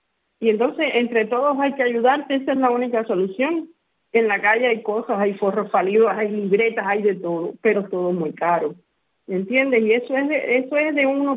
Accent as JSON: {"language": "Spanish", "country": "Cuba", "said": "somos cubanos."}